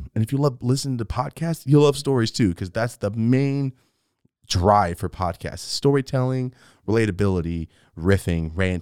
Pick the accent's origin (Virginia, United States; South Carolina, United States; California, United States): California, United States; Merced; So I'm from Merced, California, and it's the home of meth.